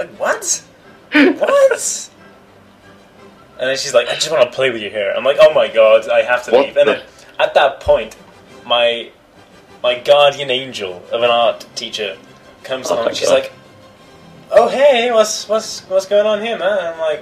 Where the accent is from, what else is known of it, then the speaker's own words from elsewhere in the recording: United Kingdom; I'm from Britain. I say it that kind of way, I'm kind of confused, like, why would you think I'm from Belgium?